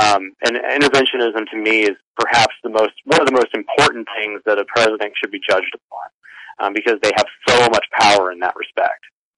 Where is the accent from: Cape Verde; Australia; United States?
United States; Texas; I mean, he's from my home state of Texas. I was living in Texas when he was elected